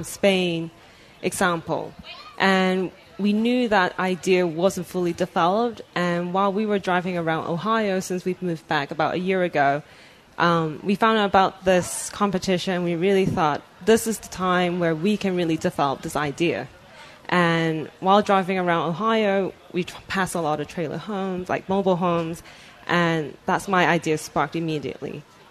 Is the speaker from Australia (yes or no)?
no; New Zealand; also born or lived in Hong Kong; now in United States; I didn't grow up in America. I grew up in New Zealand, in Hong Kong. I had a very vibrant urban life. And having moved to America